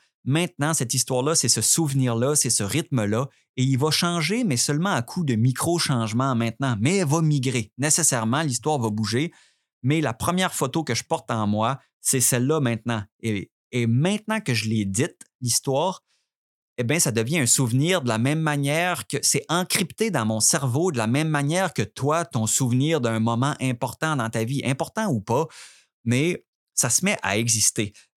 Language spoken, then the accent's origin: French; Quebec, Canada; si la personne sait que je suis Québécois